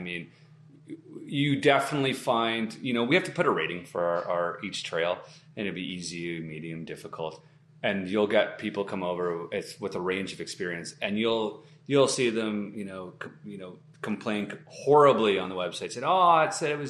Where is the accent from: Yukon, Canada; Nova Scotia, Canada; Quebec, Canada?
Yukon, Canada; because we come from the Yukon and we just have a different outlook on how it is.